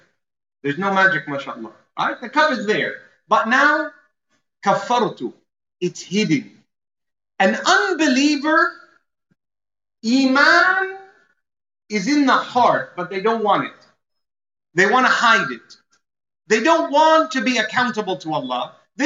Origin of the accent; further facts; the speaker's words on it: Canada; I feel like I've gone to Canada and came back because I'm Canadian initially.